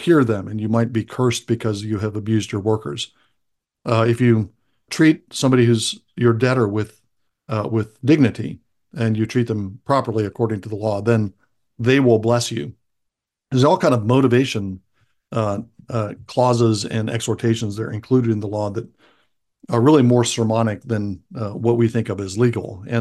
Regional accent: Alabama, United States; We've just been having this discussion in my home state of Alabama currently.

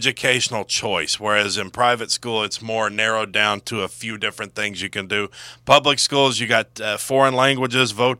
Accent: Arkansas, United States; The NASCAR driver Mark Martin's from my hometown.

